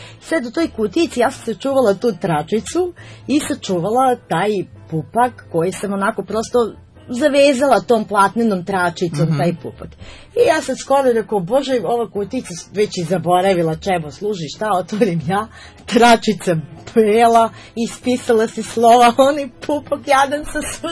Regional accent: Serbia; ja bih nekako rekla, bar kod nas u Srbiji, da se nekako ponajviše sačuvao folklor, a ponajmanje neki stari zanati.

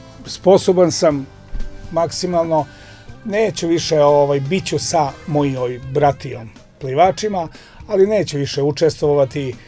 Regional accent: Gornja Trnava, Šumadija, Serbia; ja sam ovde Kragujevčanin, rođen sam u Gornjoj Trnavi, tačnije, inače za u Kragujevcu živim, tu mi je porodica moja, moji sinovi, moji unuci

